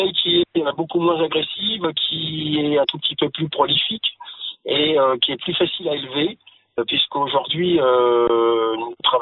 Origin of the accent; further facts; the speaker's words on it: Mortagne-au-Perche, Normandy, France; born there; moi je suis natif percheron puisque je suis né à Mortagne-au-Perche.